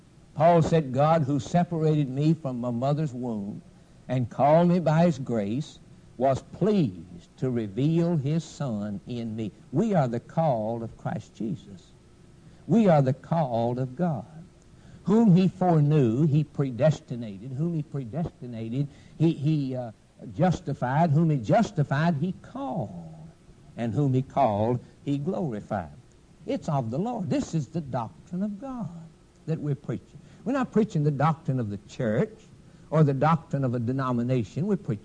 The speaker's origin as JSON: {"language": "English", "region": "the South", "country": "United States", "tie": "born or raised there", "said": "I was raised down in the South, used to pick cotton when I was a little boy."}